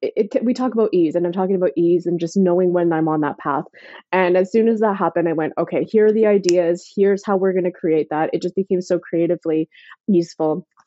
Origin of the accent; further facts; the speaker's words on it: Port Moody, British Columbia, Canada; I grew up in Port Moody in a very white suburban neighborhood.